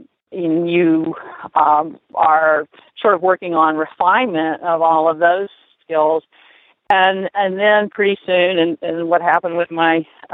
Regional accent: Florida, United States; moved away as an adult; Well, I grew up in Florida and, you know, certainly have some appreciation, especially for Central Florida horse country. But I've been in Colorado for 30 years now

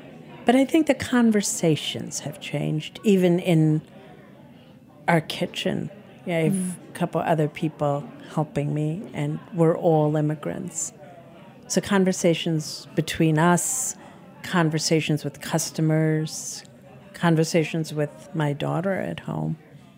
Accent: India; now in United States; think I'm always going to be Indian at heart. I mean, it depends on the day. But for the most part, I'm Indian, who is an American too.

